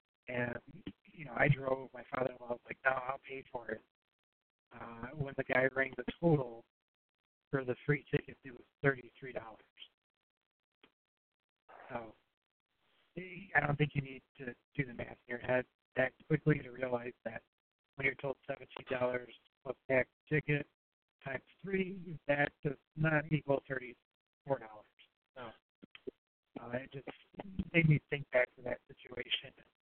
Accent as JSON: {"language": "English", "town": "New Lenox", "region": "Illinois", "country": "United States", "tie": "born or raised there", "said": "Two guys from my hometown of New Lenox, Illinois, were indicted."}